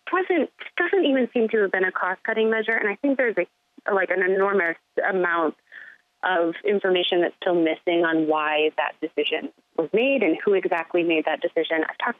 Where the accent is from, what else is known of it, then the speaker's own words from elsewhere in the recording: Lansing, Michigan, United States; I grew up in the Lansing area.